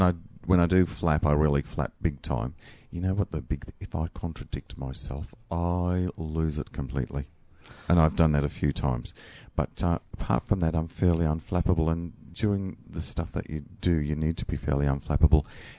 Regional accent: Weipa, Queensland, Australia; I grew up in Weeper in far north Queensland, so I completely identify what it's like being on the outer.

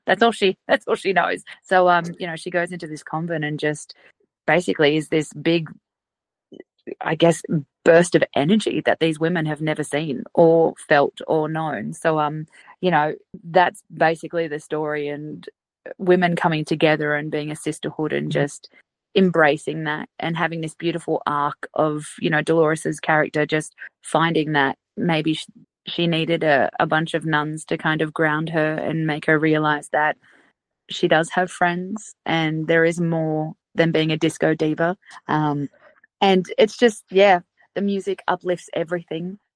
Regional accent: Sydney, New South Wales, Australia; And Sydney is, of course, my hometown. I'm born and bred in the western suburbs of Sydney.

